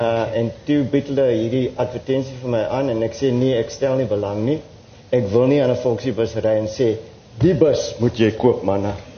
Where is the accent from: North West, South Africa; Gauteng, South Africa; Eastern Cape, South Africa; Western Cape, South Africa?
Western Cape, South Africa; Worcester; Wel, ek is een Bolander eindelijk. Ek is op Woeste gebore.